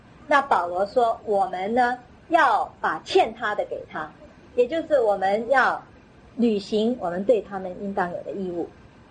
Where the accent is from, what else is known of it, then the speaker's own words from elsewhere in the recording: China; 我们中国人啊很会走这种叫做什么后门啊